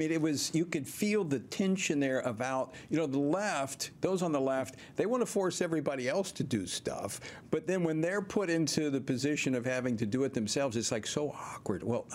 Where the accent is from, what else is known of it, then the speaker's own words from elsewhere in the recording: Louisiana, United States; One in particular, my home state of Louisiana, was down in New Orleans, a car repair shop.